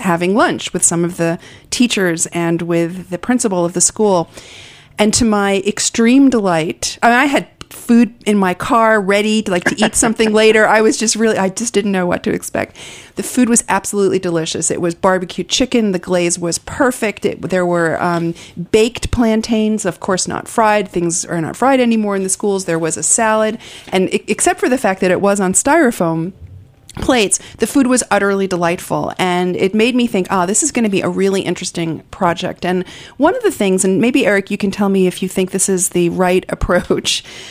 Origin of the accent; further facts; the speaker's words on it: Long Island, New York, United States; I did not grow up in New York City, and I grew up on Long Island, and I did go to public school